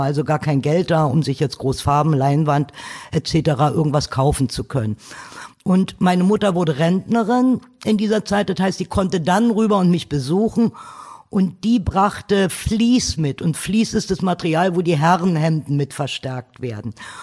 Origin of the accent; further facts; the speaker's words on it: East Berlin, Berlin, Germany; born there; 1953 in Ostberlin geboren und Künstlerin.